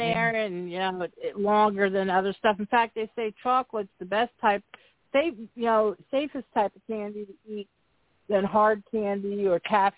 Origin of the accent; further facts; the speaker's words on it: New York, United States; I mean, I grew up on Long Island.